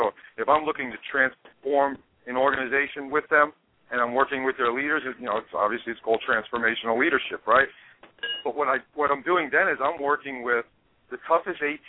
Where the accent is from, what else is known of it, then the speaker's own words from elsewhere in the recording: New York, United States; but I'm a New Yorker.